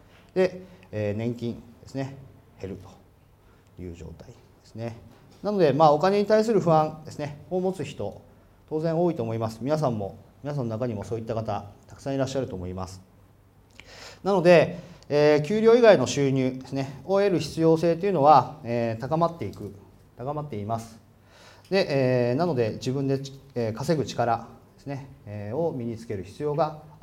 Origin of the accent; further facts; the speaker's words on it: Aomori, Japan; 今年37になります。で出身は、青森県青森市ですね。みんなに言うとなまってないねってよく言われるんですけど、頑張って隠してます。